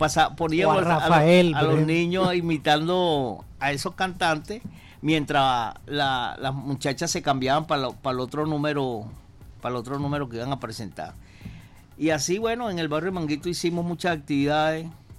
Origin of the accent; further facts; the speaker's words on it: Caracas, Capital District, Venezuela; Me crié ahí en San Agustín. Ahí he estado casi toda mi vida, he vivido allí.